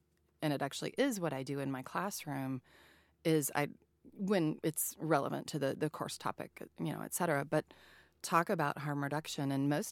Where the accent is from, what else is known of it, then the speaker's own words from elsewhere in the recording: Louisiana, United States; I mean, I grew up in Southern Louisiana, which is a heavy, heavy drinking culture.